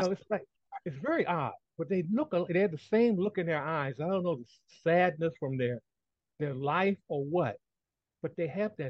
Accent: Washington, District of Columbia, United States; I lived in D.C., Washington, D.C., growing up in Washington, D.C., and there were older black men and some kids my age in elementary school who didn't like him because they thought he was too cocky.

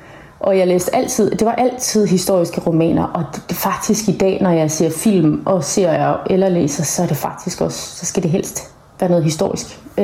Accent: Central Denmark Region, Denmark; Jeg er vokset op i Vestjylland med åbne vidder og masser af blæst.

